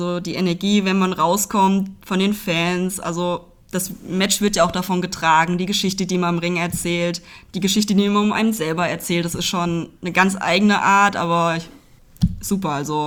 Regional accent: Hünfeld, Hesse, Germany; Genau, ich bin in der Nähe von Hünfeld aufgewachsen, also gehört zur Stadt Hünfeld dazu, lebt da auch noch, also komme von hier.

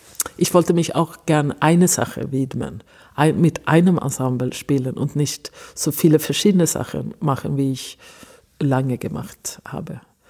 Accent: Stockholm, Stockholm County, Sweden; German is a second language; moved away as an adult; now in Germany; Ich bin in Stockholm aufgewachsen. Ich habe auch in Stockholm studiert. Ich war auch im Ausland, ein Jahr in Berlin tatsächlich und in London auch ein halbes Jahr mindestens. Und so, sonst habe ich lange Zeit in Stockholm

